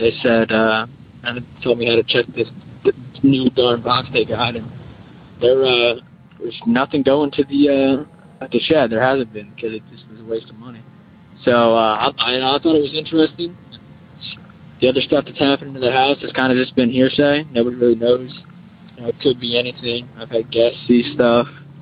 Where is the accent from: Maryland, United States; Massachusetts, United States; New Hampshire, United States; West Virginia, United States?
Maryland, United States; I'm from Maryland, and I currently live in one of the oldest houses in our county.